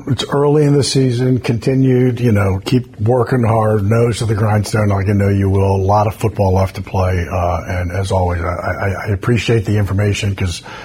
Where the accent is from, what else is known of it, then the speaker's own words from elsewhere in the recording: Virginia, United States; So I'm from Virginia. So I grew up.